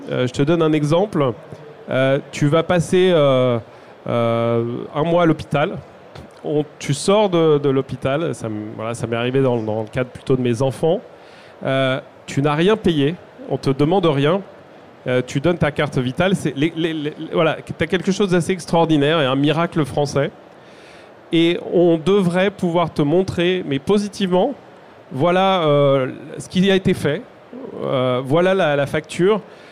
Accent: France

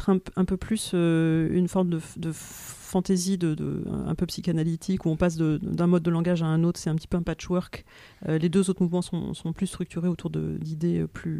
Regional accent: France

